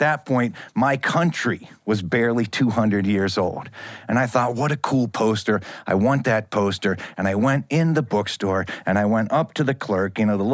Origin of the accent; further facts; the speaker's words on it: United States; I'm an American. You understand, we can just get stuff, right?